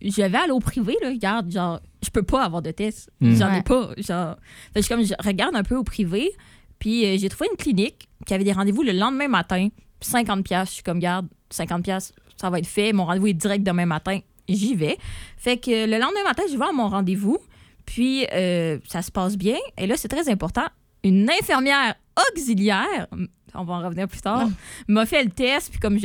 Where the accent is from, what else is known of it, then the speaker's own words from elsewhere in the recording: Quebec, Canada; je vous rappelle que je viens du Bas-Saint-Laurent. Et que mon médecin de famille est genre à 4h30 d'ici.